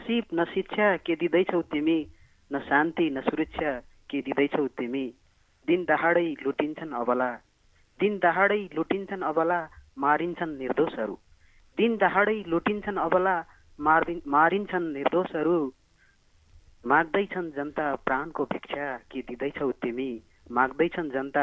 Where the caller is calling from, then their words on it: Kohalpur, Lumbini Province, Nepal; म कोहलपुरबाट